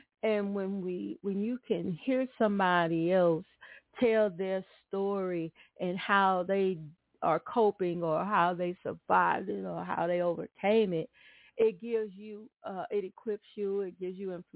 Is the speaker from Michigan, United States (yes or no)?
no; Atlanta, Texas, United States; I grew up in Atlanta, Texas, and I remember, it was Douglasville.